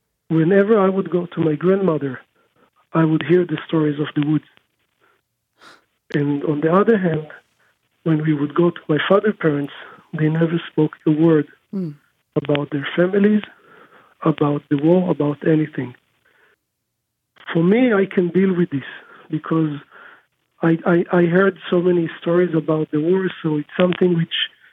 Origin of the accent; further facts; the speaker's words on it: Israel; now in Turkey; someone who lives in Israel, someone who was born and raised in Israel, I live in Turkey now